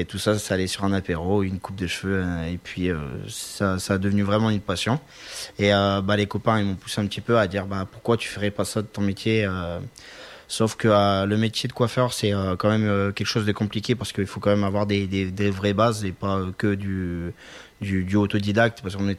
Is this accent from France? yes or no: yes; Saint-Sauveur, France; Et en fait moi je suis originaire du coin, je suis originaire de Saint-Sauveur.